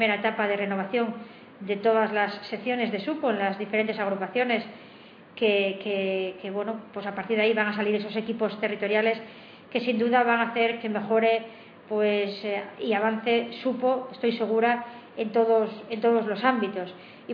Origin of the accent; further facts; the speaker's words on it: Asturias, Spain; a mí me gusta mucho mi tierra, la verdad. Me gusta mucho Asturias